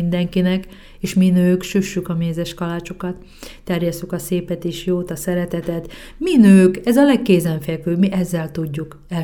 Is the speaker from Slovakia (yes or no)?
yes; Slovakia; csak azért, mert felvidéki vagyok, és nem Poprádról vagy Kassáról jelentkez, a szülőfalumból